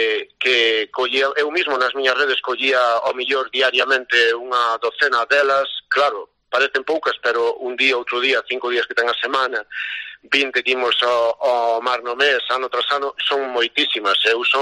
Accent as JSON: {"language": "Galician", "town": "Porto do Son", "region": "Galicia", "country": "Spain", "tie": "born or raised there", "said": "eu a verdade é que son dunha pequena parroquia de Porto do Son, de Queiruga, vivín sempre no medio de mariñeiros, meus bisavós eran mariñeiros, meus avós, meu pai"}